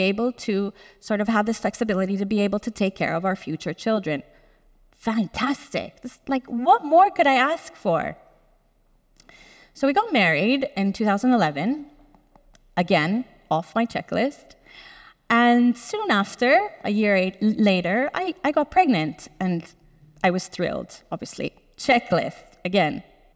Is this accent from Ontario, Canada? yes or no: yes; Toronto, Ontario, Canada; So I was born in Canada, I was born in Toronto, grew up there, had parents who emigrated from Gozo to Canada.